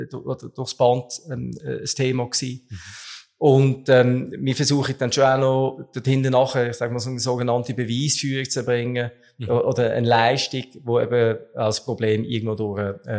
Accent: Romandy, Switzerland; moved away as an adult; now in Lucerne, Switzerland; Ich bin auf Luzern gekommen, ich bin in der Westschweiz aufgewachsen bis Anfangs 20, auf Luzern gekommen, studieren an der HSLU Wirtschaftskommunikation.

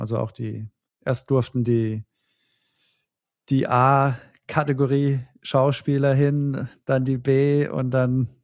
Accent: Czechia; German is a second language; Also ich war ja ein Tscheche. Ich hatte dann die tschechische Flagge auf der einen Seite drauf

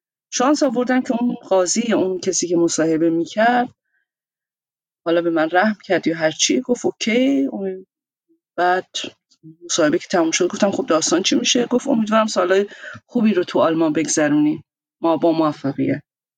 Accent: Iran; moved away; همین دلیل اصلا از ایران اومدم بیرون

